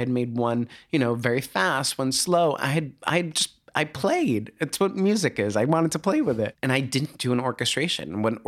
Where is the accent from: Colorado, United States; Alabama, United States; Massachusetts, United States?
Massachusetts, United States; So I grew up just outside of Boston.